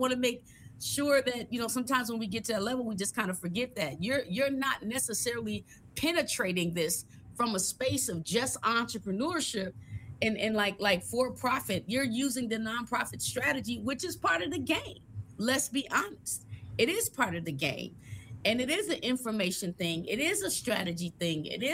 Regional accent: Illinois, United States; And I'm from Illinois, so I'll be yelling y'all.

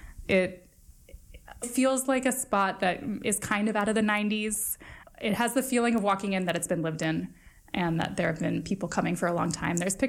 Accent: West Coast, United States; I grew up on the West Coast.

